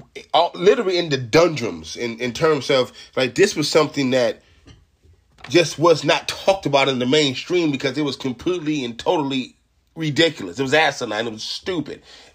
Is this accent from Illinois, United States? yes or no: no; Rochester, New York, United States; which is about a half an hour from my hometown of where I'm from, Rochester, New York.